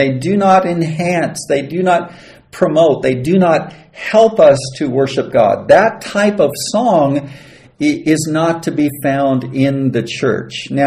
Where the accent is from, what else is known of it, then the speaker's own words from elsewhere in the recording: United States; now in Uganda; You of course know that I'm an American. I've been in Uganda for quite some time